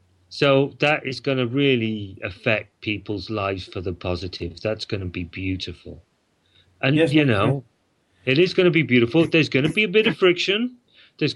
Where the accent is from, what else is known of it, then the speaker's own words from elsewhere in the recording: Cardiff, Wales, United Kingdom; when I went into a second-hand shop in Cardiff, my hometown, a few years ago